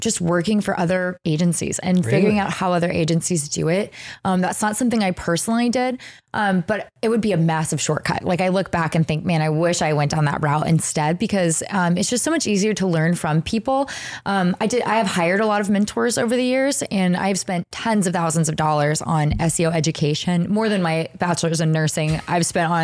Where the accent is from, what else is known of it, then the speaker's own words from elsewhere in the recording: Texas, United States; now in Bellingham, United States; I live in Bellingham, Washington. I'm originally from Texas, actually